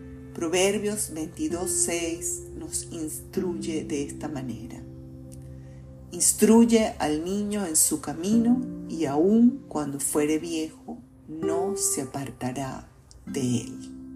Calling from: Caracas, Capital District, Venezuela; te envío un abrazo fraternal desde Caracas, Venezuela

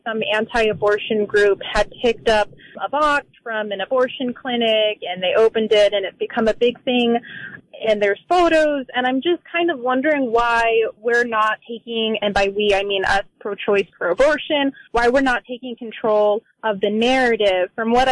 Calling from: Silver Spring, Maryland, United States; I'm calling from Silver Spring, Maryland.

